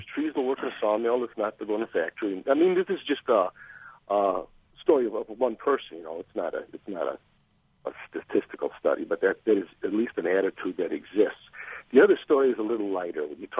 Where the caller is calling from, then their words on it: Palos Heights, Illinois, United States; Yes, hello. I'm calling actually from Palos Heights.